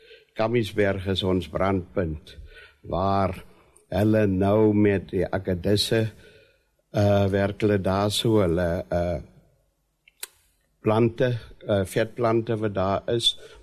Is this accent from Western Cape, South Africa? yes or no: no; Okiep, Northern Cape, South Africa; ek is gebore in Oukiep, opgegroei in Oukiep, gematrikuleer by destydse Berse Hoërskool